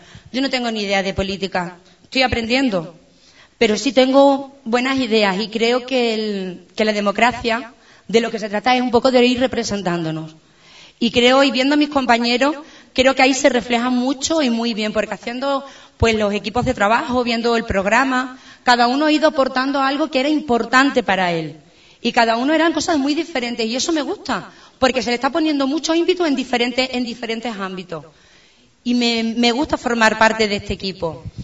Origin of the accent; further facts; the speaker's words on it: Mérida, Extremadura, Spain; now in Guareña, Spain; Llevo ya muchísimos años aquí en Guareña, soy de Mérida y llevo ya más de media vida aquí.